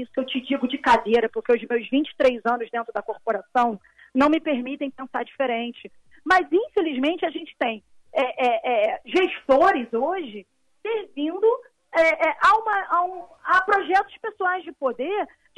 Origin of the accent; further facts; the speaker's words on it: Rio de Janeiro, Brazil; Eu moro na capital mesmo do Rio de Janeiro. A minha infância toda eu passei em Bangu, na Zona Oeste